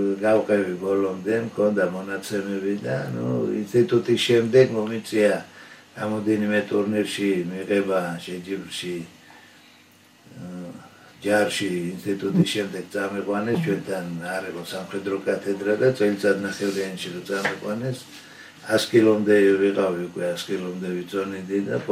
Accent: Tbilisi, Georgia; also born or lived in Batumi; დავიბადე ბათუმში დავიზარდე თბილისში დიდოვეში ეზოში ვისწავლე ფეხბურთის თამაში.

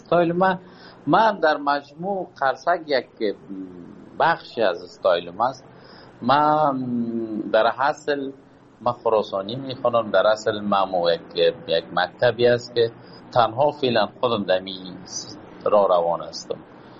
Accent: Kabul, Afghanistan; moved away as an adult; now in Pakistan; 1 سال میشه از وطن فرار هستم، از وطن دور هستم، دور از کابل جان هستم، دور از افغانستان هستم، دلتنگم و آب و هوا. آمدیم فعلا پاکستان هستم

